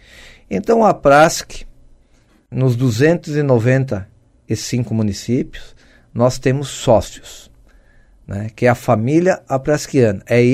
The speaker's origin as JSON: {"language": "Portuguese", "town": "Chapecó", "region": "Santa Catarina", "country": "Brazil", "said": "sou do Oeste, sou de Chapecó"}